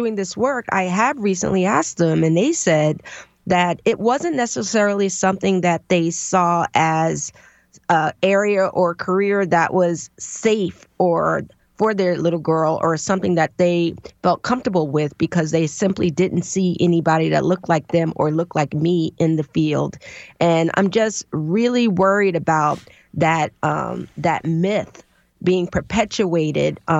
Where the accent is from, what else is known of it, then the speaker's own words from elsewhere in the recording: Jersey City, New Jersey, United States; growing up in Jersey City, New Jersey.